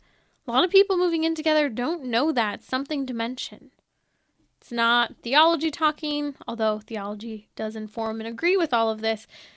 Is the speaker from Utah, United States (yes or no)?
no; California, United States; I'm Californian. Baby's gotta eat avocado, right?